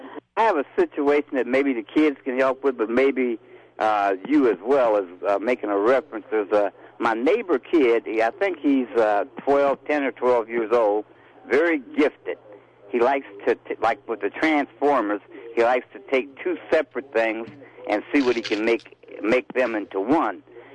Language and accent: English; Wisconsin, United States; because I'm from Wisconsin.